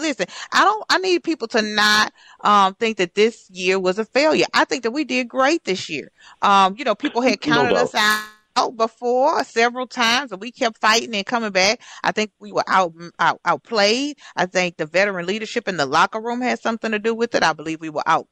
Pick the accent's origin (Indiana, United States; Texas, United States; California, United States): Texas, United States; Houston; The Twins are in Houston, my hometown. That's always a battle between me and my father.